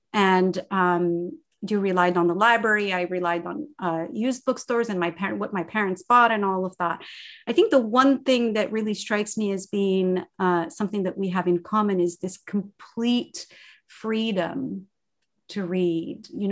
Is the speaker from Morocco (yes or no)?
yes; Morocco; I was born and raised in Morocco, and I grew up at a time when Morocco had one state television channel.